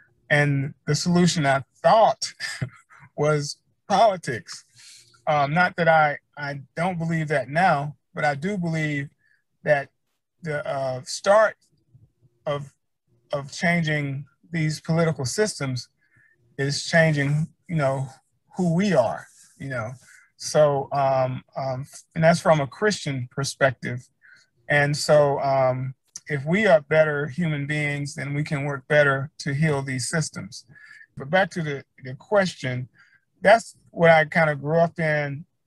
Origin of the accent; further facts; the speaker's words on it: Alabama, United States; Well, I'm like I said, I'm from Alabama, and I was grew up in a an African American community, a family, small community.